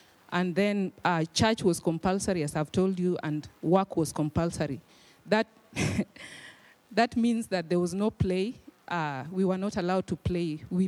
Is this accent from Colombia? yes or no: no; Western Kenya, Kenya; western part of Kenya, more nearer to Uganda than the capital city of Nairobi. I was born in a small village and went to school there, both primary and secondary school. I was born in a polygamous family, which is a common occurrence in my village and also in my country.